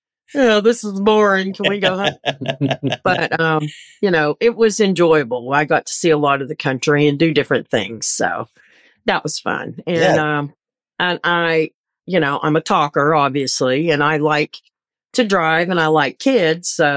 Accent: Oklahoma, United States; now in Pittsburgh, United States; I grew up in Oklahoma. So this part of the country, and I live in outside of Pittsburgh, I had never been further east than Arkansas.

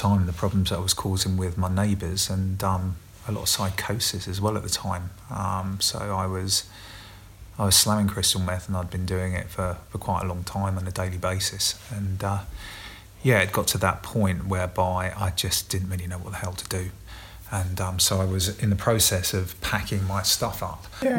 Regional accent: East of England, United Kingdom; now in Brighton, United Kingdom; I'm from Norfolk originally, but I don't talk like that, not today, but it's all right to still talk like that. I just don't, because I've sort of been around a little bit, as it were.

